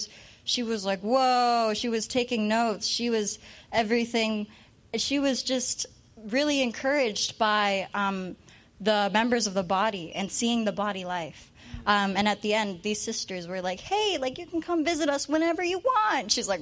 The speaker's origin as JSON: {"language": "English", "town": "Vancouver", "region": "British Columbia", "country": "Canada", "said": "I'm from Vancouver, and I go to UBC."}